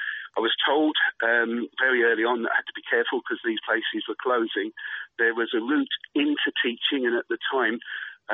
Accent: Upminster, London, United Kingdom; born there; I was born in Upminster. My dad was from Forest Gate, just around the corner from the old Spotted Dog

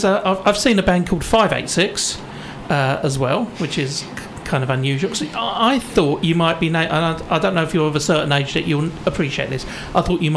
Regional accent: Romford, London, United Kingdom; I grew up in Romford and I was very familiar with the 174 bus

